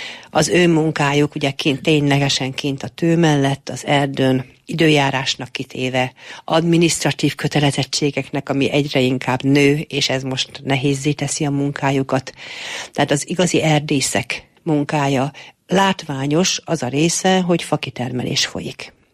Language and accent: Hungarian; Téglás, Hajdú-Bihar, Hungary; én erdésznek a lányaként nőttem fel erdőn, igaz, hogy az Alföldön, a téglási erdőben